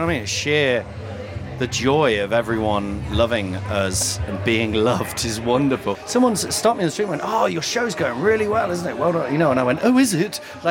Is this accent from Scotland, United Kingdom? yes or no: no; Nottingham, East Midlands, United Kingdom; I grew up in Nottingham in the 1980s, you know, and growing up in Nottingham in the 1980s, we didn't really believe in mental health.